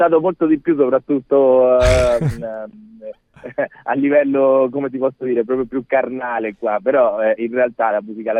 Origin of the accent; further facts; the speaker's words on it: Peru; Italian is a second language; now in Italy; soprattutto il mio paese d'origine, che è il Perù, nel quale sono stato più volte anche in televisione